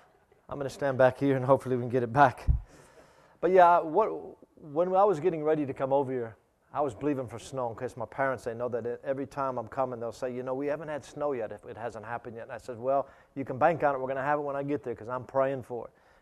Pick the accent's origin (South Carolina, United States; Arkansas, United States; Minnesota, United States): Minnesota, United States; Albert Lea; accent: American; now in Australia; I am from Albert Lea, Minnesota. You can probably tell by my accent.